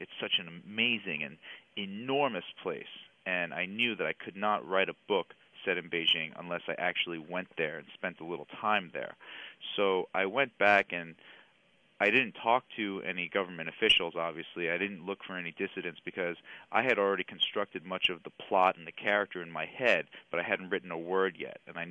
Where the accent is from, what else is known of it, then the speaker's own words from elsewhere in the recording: United States; Well, you know, I'm an American. I've grown up here. I've spent, you know, my entire life here, basically.